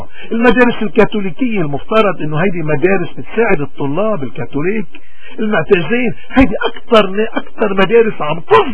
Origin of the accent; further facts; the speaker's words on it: Lebanon; نحن كلبنانيين نحن بنعتبر حالنا أذكى شعوب العالم، ويمكن نكون